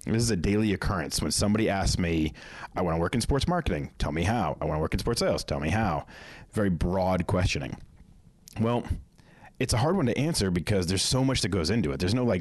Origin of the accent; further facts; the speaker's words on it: Boston, Massachusetts, United States; Growing up in Boston, I had one of those sports facts a day calendars